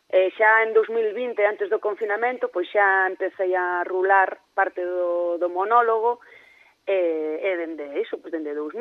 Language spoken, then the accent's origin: Galician; Muxía, Galicia, Spain; also born or lived in Santiago de Compostela / Corcubión; nacín en Santiago de Compostela, pero non vin vivir ata aquí a Santiago ata que xa era adolescente. Entón, todo que a miña infancia é parte da adolescencia, pois a pasei entre Muxía e Corcubión.